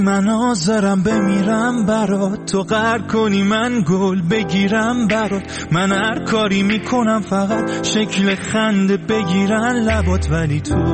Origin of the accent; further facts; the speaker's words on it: North, Iran; خودم شمالیم.